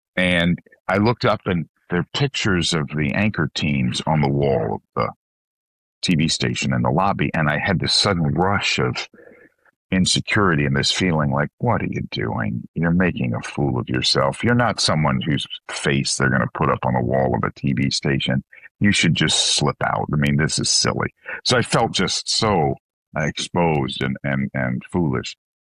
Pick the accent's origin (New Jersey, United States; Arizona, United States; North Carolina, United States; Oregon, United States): North Carolina, United States; now in California, United States; growing up on the East Coast in the Carolinas and North Carolina, that's where we went was Disney World. You know, now out here in California, we tend to go to Disneyland.